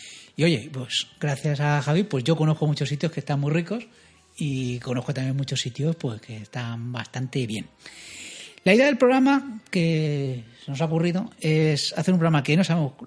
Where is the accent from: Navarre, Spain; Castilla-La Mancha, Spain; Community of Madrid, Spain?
Community of Madrid, Spain; Madrid; Nosotros somos de Madrid, con lo cual hablaremos muchos sitios de Madrid